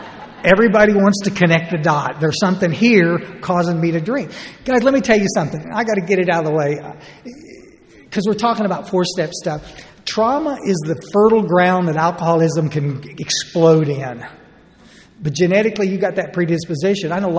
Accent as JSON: {"language": "English", "town": "Ingram", "region": "Texas", "country": "United States", "said": "I'm from Ingram, Texas, and that's down about 60 miles northwest of San Antonio."}